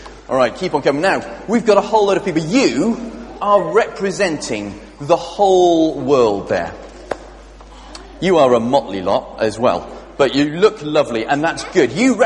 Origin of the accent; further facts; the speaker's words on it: Wales, United Kingdom; Just dropping that one there as a Welshman.